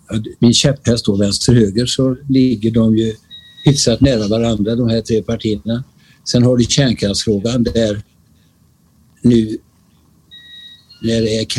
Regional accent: Skövde, Västra Götaland County, Sweden; I min hemstad är Skövde i Västergötland.

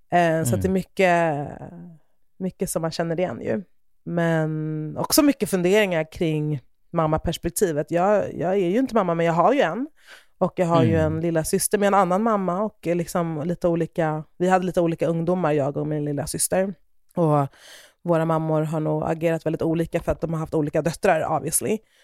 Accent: Stockholm, Stockholm County, Sweden; Men också såklart för att den utspelar sig i mina hemtrakter.

